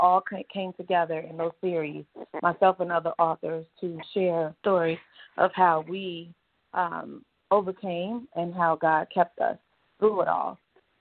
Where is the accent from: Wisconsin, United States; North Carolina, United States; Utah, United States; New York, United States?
New York, United States; Brooklyn; also born or lived in Atlanta, Georgia; I am from Brooklyn, New York, by way of Atlanta, Georgia.